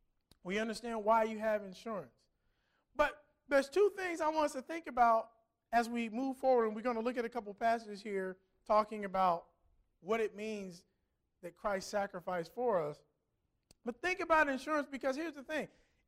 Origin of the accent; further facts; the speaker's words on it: Ohio, United States; I come from Ohio, and in Ohio, you can't even register your car.